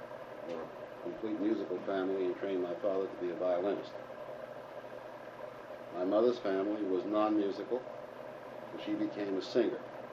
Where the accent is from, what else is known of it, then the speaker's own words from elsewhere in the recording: Springfield, Missouri, United States; also born or lived in New York; I was born in New York, but the first 2.5 years of my life was spent in Springfield, Missouri, where my aunt and uncle lived